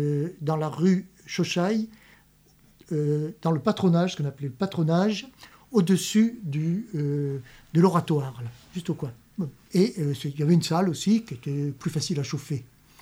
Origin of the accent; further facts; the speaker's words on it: Luc, France; born there; moi, je suis né à Luc, il y a longtemps. Et je suis parti de Luc pour faire mes études, puis pour travailler. Je suis revenu en retraite. Ma famille habitait dans la rue centrale, là en face de la boulangerie. Et puis voilà, je suis revenu à Luc.